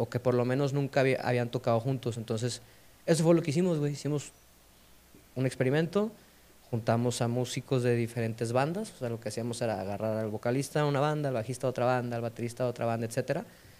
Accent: Guadalajara, Jalisco, Mexico; soy de aquí de Guadalajara, tengo 33 años

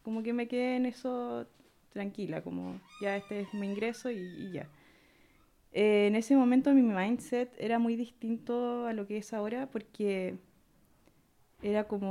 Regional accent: Chile; soy artista de Chile

